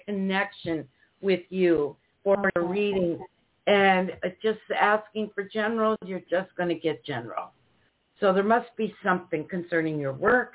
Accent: United States; We are from here in the United States.

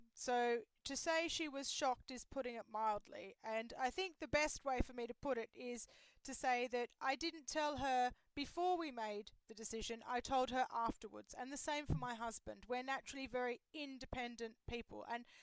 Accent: Australia; I was born and brought up in Australia.

